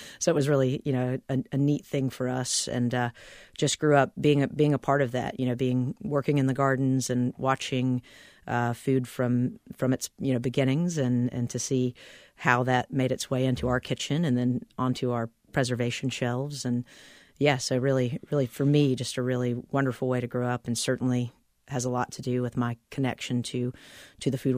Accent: Kernersville, North Carolina, United States; also born or lived in Greensboro; Small town, you know, right in between Winston-Salem and Greensboro. I was born in Greensboro. We moved to Kernersville because my mother was a real estate agent.

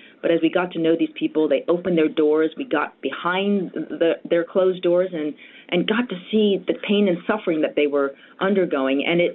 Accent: New York City, New York, United States; I grew up in Manhattan, so I'm probably the farthest away that you can get from Yamhill, Oregon, and also just a world apart.

